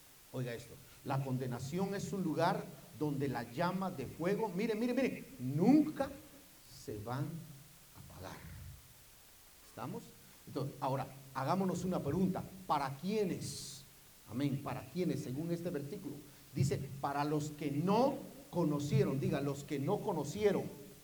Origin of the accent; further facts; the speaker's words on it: Guatemala; Soy puro guatemalteco.